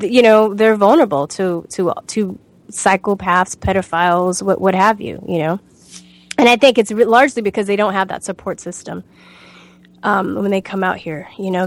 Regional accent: Los Angeles, California, United States; because growing up in Los Angeles, I see how vulnerable people are all the time. I think growing up here, I have a base of friends and family that keep me grounded

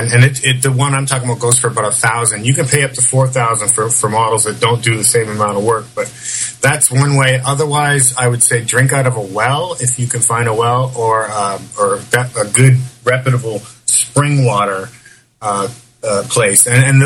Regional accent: Canada; I'm from Canada. I was raised in a decent, you know, I don't want to say Christian home

